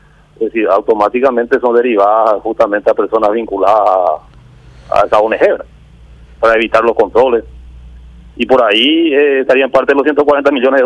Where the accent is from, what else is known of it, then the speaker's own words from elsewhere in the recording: Itapúa, Paraguay; Es la más conocida, porque yo soy de Itapúa y esa empresa trabaja ahí.